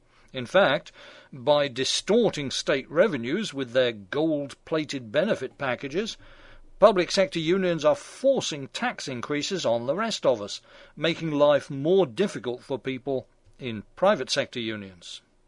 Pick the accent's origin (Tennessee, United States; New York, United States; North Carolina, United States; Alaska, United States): New York, United States; 41 of them college students from my home state here, New York.